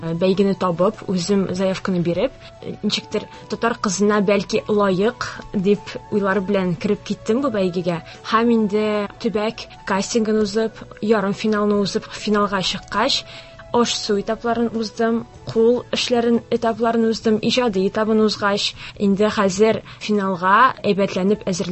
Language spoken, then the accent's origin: Tatar; Shalkar, Aktobe Region, Kazakhstan; Я мин Казахстаннан, Ахтубе өлкәсендә, кичкенә генә Шаукар шәһәрендә туып үстем.